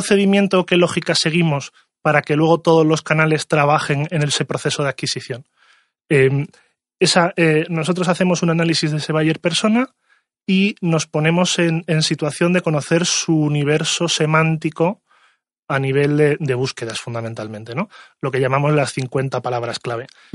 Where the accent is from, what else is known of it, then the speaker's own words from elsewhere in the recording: Marbella, Andalusia, Spain; also born or lived in Madrid; now in Cáceres, Spain; Yo soy de Marbella, pero me he movido mucho, sí.